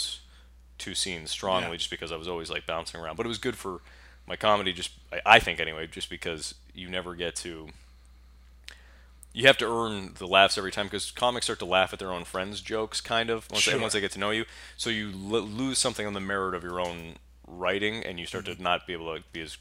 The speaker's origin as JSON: {"language": "English", "town": "Bridgewater", "region": "Massachusetts", "country": "United States", "tie": "born or raised there", "said": "Bridgewater, Massachusetts."}